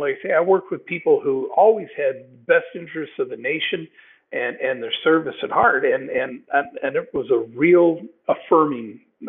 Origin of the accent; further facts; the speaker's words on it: Moline, Illinois, United States; of Moline, Illinois. My dad worked for John Deere after the war. So I just picked up the name of my hometown.